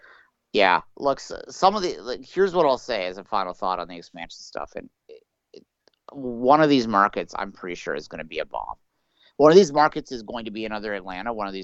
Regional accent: Ontario, Canada; I grew up on Rochester TV. There's an ice cream shop. I think it's called Carvel's.

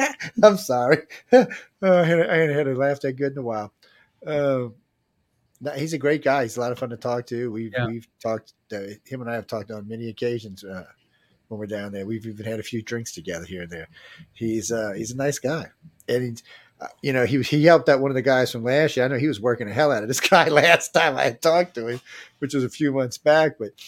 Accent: New Orleans, Louisiana, United States; I'm from New Orleans. You learn not to trust people at a very young age.

